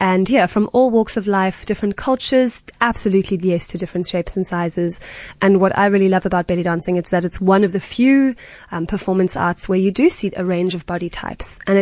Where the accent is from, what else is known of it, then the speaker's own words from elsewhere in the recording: Knysna, Western Cape, South Africa; I grew up in Knysna, so a total hippie, but didn't even know that there was such a thing as belly dancing until I came to Cape Town.